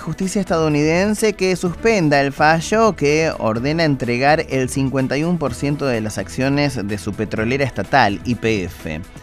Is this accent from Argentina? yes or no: yes; Argentina; contándole un poco, apenas un poquito de cómo somos los argentinos